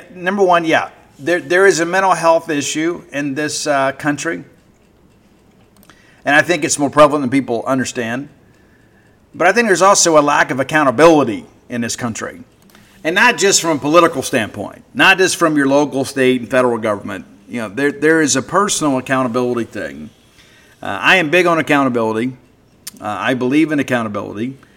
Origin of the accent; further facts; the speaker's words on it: the South, United States; and I grew up in the South where, you know, a lot of people, we don't call the law, right?